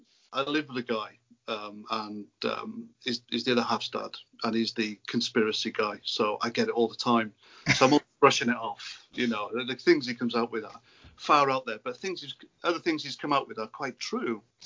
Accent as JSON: {"language": "English", "region": "Wales", "country": "United Kingdom", "said": "I'm a YouTuber. I'm from North Wales"}